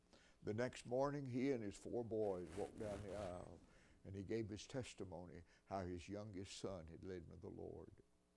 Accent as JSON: {"language": "English", "region": "Tennessee", "country": "United States", "tie": "born or raised there", "said": "One of them was from my home state of Tennessee."}